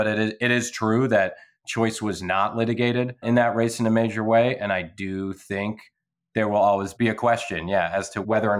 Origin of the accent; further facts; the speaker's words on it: Ohio, United States; just to plug my home state. There were 3 competitive congressional races in Ohio last cycle.